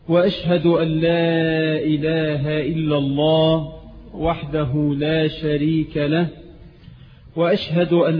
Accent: Egypt; اللهم اجعل بلدنا مصر آمنة مطمئنة

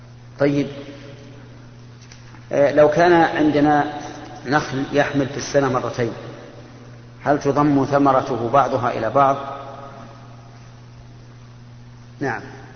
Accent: Bahrain; يلا من عندنا في البحرين

